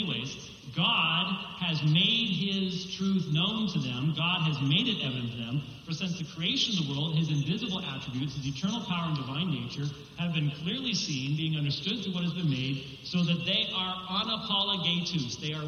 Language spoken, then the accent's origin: English; Scotland, United Kingdom; I'm Scottish, so please.